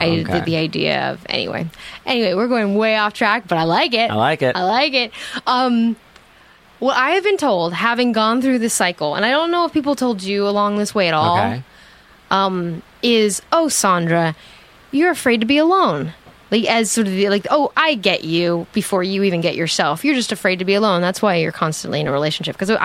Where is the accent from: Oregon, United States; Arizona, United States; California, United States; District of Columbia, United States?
California, United States; Santa Monica; Well, I grew up on the West Side, too.